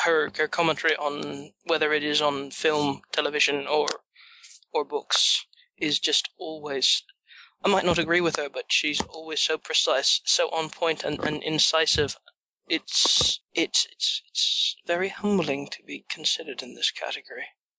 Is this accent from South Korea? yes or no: no; Ireland; I'm Irish.